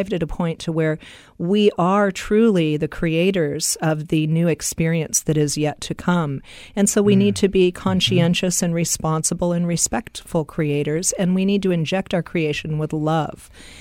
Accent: California, United States; I'm a mom, born and raised in California. I've lived in different parts of the world

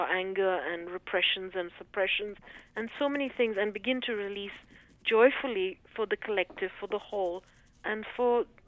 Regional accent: India; You know, I'm Indian and I'm a woman and therefore I'm, you know, have to stay married to a rich husband.

